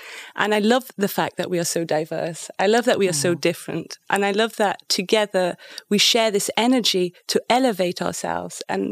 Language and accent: English; Greece; now in Germany; maybe initially people might have felt fearful that I'm like foreign, I came from Greece, I'm half English, half Greek, being in the German environment.